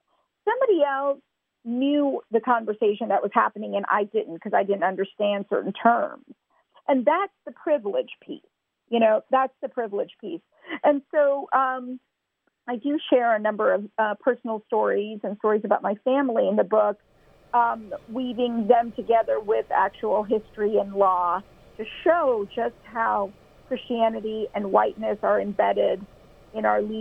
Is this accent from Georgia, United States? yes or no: yes; Atlanta, Georgia, United States; I, as a Indian American Hindu growing up in Atlanta, Georgia, didn't quite fit in, you know.